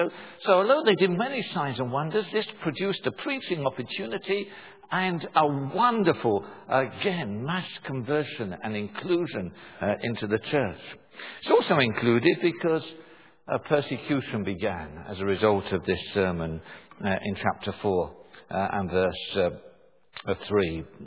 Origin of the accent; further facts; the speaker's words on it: London, United Kingdom; when I grew up in South London, the London buses tended to come along in fours and fives